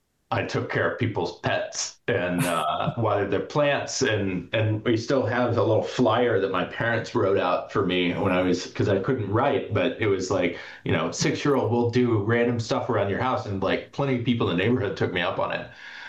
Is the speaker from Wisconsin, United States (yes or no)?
no; Texas, United States; Grew up in Texas, one of two older of two.